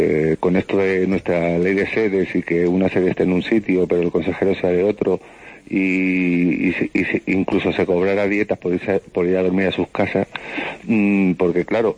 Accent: Canary Islands, Spain; ser canarión que ser chicharrero, que ser de Isla Menor, que fuera de aquí todo el mundo se siente canario y nos tratan como canarios.

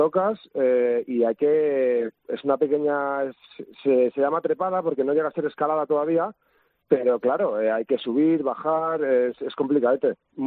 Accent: Madrid, Community of Madrid, Spain; estamos aquí en Madrid, que yo soy de Madrid

